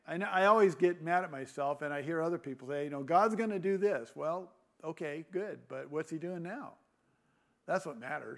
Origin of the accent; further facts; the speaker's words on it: California, United States; when I was growing up in California